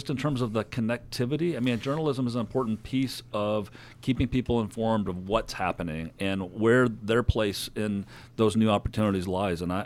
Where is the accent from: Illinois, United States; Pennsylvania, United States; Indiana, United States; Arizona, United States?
Indiana, United States; South Bend; there's good things happening in South Bend. That's my hometown.